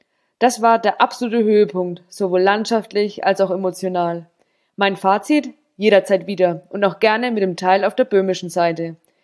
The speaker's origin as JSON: {"language": "German", "region": "Bavaria", "country": "Germany", "tie": "born or raised there", "said": "ich bin in der Fränkischen Schweiz aufgewachsen. Ehe es für mich, für das Studium und für die Arbeit irgendwo zwischen Frankenwald und Fichtelgebirge ging. 2020 entschied ich mich dann ganz bewusst, nach Sachsen und in die unmittelbare Nähe des Erzgebirges zu ziehen."}